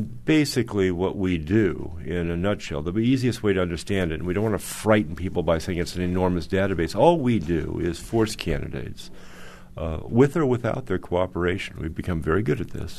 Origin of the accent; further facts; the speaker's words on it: Tucson, Arizona, United States; my hometown newspaper 20 years ago had, which is Tucson